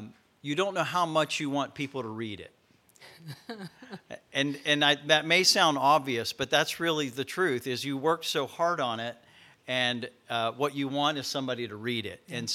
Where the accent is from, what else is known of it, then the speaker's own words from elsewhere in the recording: Ohio, United States; born there; So I was born in Southern Ohio, and my dad was a pastor, and my mom was a school teacher.